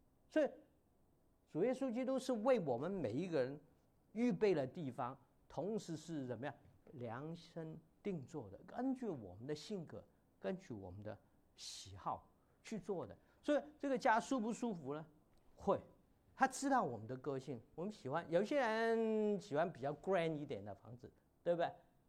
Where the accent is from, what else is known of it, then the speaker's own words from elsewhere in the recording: Hong Kong; 我们香港人的话，我们不太请人家到家里吃饭的，也不会请人家在我们家睡的